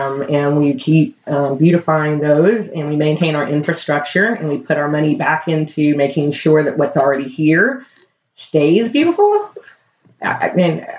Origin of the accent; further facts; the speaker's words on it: Plano, Texas, United States; I grew up in Plano. And Plano in 1977 was a flat field.